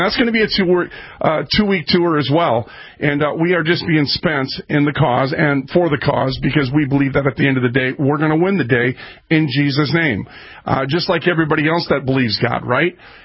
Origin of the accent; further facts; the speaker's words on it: Minneapolis, Minnesota, United States; I was raised up in North Minneapolis and 36 other places in Minneapolis, St. Paul before I moved to the place where I live now.